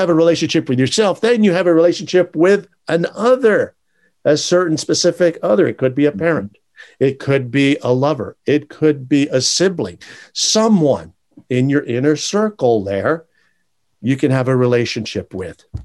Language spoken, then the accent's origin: English; Germany; now in United States; I am an immigrant. I come to this country from Germany, and I landed in upstate New York in the foothills of the Catskill Mountains. I grew up. Uncle Sam's Navy found me here on the West Coast, and I stayed.